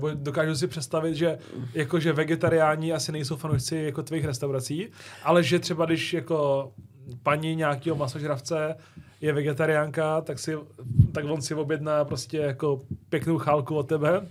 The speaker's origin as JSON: {"language": "Czech", "town": "České Budějovice", "region": "South Bohemian Region", "country": "Czechia", "tie": "born there", "said": "Jsem Čech. Narodil jsem se v Budějcích, takže..."}